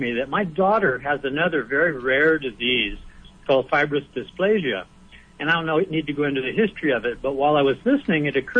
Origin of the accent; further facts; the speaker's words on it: California, United States; I was born and raised in the San Joaquin Valley in a farming family